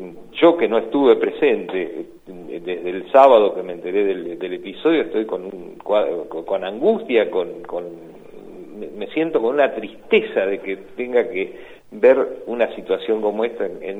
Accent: La Plata, Buenos Aires Province, Argentina; now in Lobos, Argentina; yo soy platense, nací, viví en La Plata hasta que me vine a Lobos, estudié en La Plata, hice mi residencia en el Hospital Italiano de La Plata

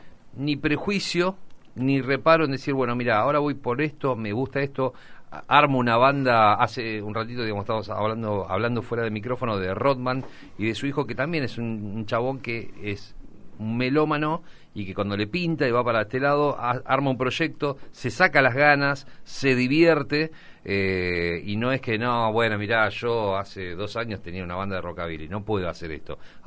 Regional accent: La Plata, Buenos Aires Province, Argentina; Y somos los platenses, queremos que ocurra también acá.

